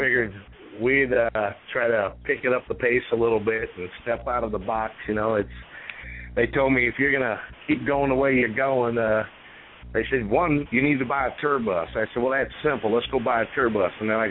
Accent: Washington, United States; And then we left out of Nashville and actually ended up coming up into my hometown up here into Washington.

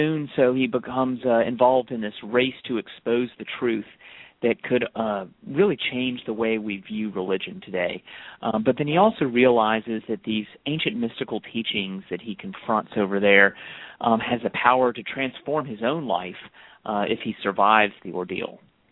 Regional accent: Atlanta, Georgia, United States; I'm in New York today. I'm actually from Atlanta.

